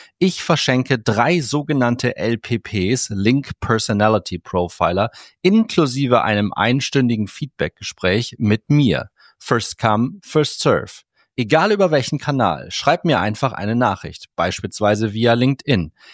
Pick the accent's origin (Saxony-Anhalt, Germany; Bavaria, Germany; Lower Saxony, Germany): Lower Saxony, Germany; No, ich als Niedersachse kenne das ganz gut